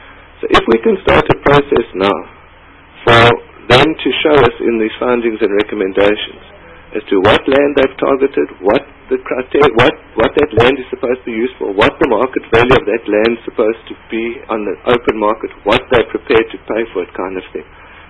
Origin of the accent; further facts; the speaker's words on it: Eastern Cape, South Africa; I don't know if it's because I come from the Eastern Cape or not